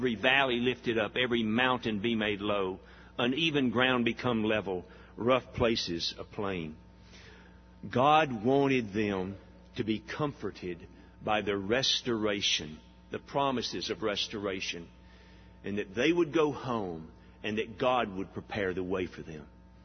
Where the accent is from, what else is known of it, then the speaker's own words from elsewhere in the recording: Alabama, United States; My brother and I grew up hunting in Bankhead National Forest.